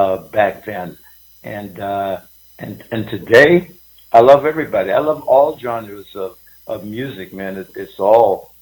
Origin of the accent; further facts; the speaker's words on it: United States; You know, I'm an American, not a Russian.